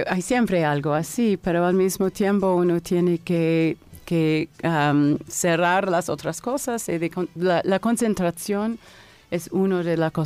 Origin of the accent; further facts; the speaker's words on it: New York, United States; Spanish is a second language; Y también yo soy de New York y siempre me encanta de cantar en mi ciudad, mi casa.